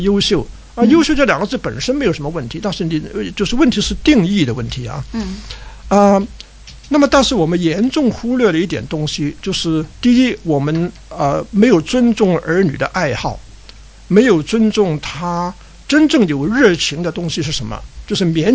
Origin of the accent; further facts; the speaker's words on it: Hong Kong; 其实那因为我在香港长大了，我以前在香港讲过的